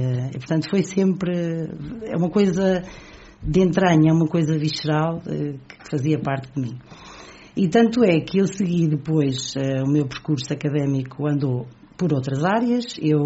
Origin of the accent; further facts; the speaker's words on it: Águeda, Aveiro, Portugal; born there; now in Albergaria-a-Velha, Portugal; Eu nasci em Águeda, fui estudar para a Albergaria à Velha e adotei a Albergaria como a minha terra, vivo lá desde essa altura